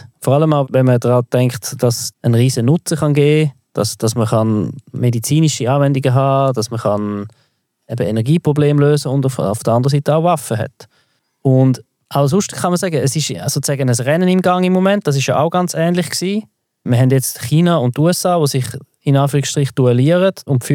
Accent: Switzerland; die wir in der Schweiz benutzen als Schweizer Konsumenten

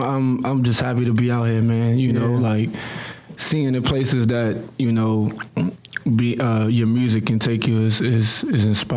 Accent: Harlem, New York, United States; Come to Harlem, we outside.

